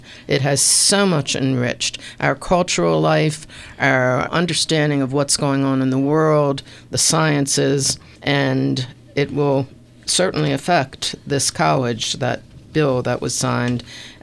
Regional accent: Baltimore, Maryland, United States; now in Columbia, United States; Baltimore, my hometown

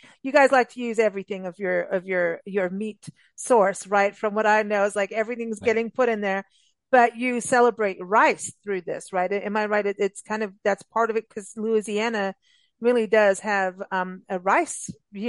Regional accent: South Africa; I remember growing up in South Africa

